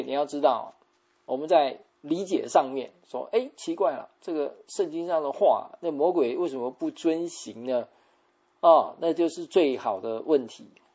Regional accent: China; 这跟我们中国人百善孝为先 OK， 我们基督徒也要看到一点啊，我们也是非常重视跟父母的关系的。

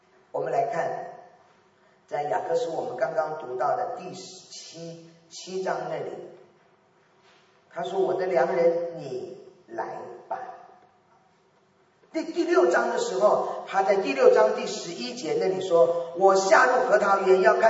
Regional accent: Shandong, China; 我记得是山东了，我就很兴奋，因为我是山东人，我就到了山东。

